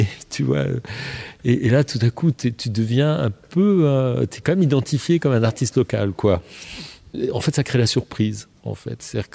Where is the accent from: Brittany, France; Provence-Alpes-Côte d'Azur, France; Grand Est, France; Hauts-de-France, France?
Grand Est, France; born there; mes origines géographiques. Moi, je suis né en Alsace. Le poids de l'Église protestante est assez assez présent